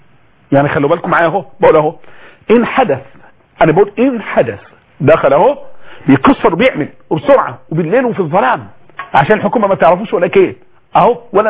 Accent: Egypt; اما عندنا في مصر اماكن رمليه واماكن يابسه واماكن صخريه

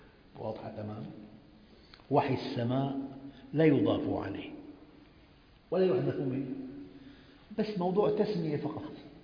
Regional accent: Damascus, Damascus Governorate, Syria; أنا بعرفها من عندنا في الشام قديمة كثير

